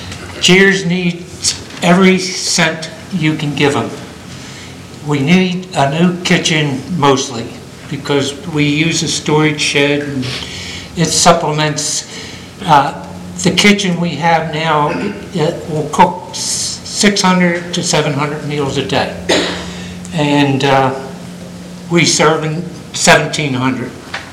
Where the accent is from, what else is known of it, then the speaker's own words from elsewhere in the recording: Millsboro, United States; from Millsboro